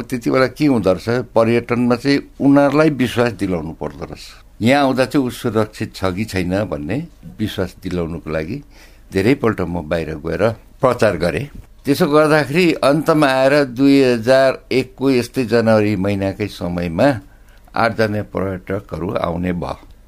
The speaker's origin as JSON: {"language": "Nepali", "town": "Darjeeling", "region": "West Bengal", "country": "India", "moved": "yes", "said": "म दार्जिलिङ प्रपरको हुँ। दार्जिलिङ छोडेर यो मङमायामा म आएको 1983 सालमा।"}